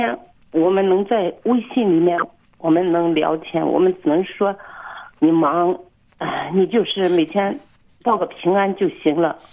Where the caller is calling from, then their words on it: Shaanxi, China; 我们陕西有确诊病例，